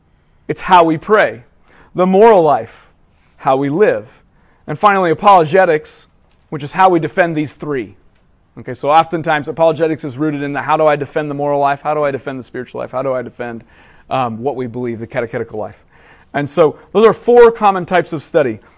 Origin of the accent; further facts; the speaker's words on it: East Coast, United States; I'm from the East Coast. I can make that joke. Okay? We are the frozen chosen. We're Catholic and we're just a little bit cranky about it.